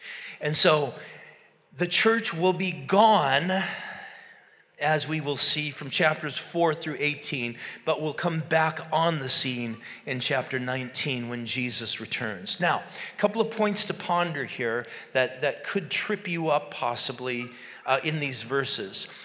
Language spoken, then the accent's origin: English; Moose Lake, Minnesota, United States; When I was growing up in Moose Lake, Minnesota, we, on numerous times, probably three or four different occasions, we took vacation